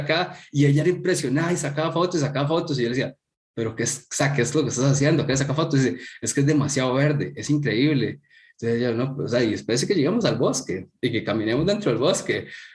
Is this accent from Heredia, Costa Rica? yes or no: yes; Heredia, Costa Rica; yo soy de Heredia, soy del centro, digamos, del país, de la ciudad, digamos que un citadino más.